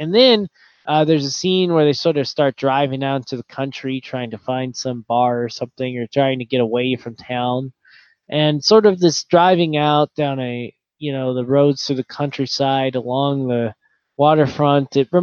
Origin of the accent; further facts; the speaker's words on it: Wisconsin, United States; born there; now in Kentucky, United States; Okay, so I'm from Wisconsin, as I've said before on several times here. Well, I was born in Wisconsin. Now I live in Kentucky. But my family is from a town in Wisconsin that is on Lake Michigan.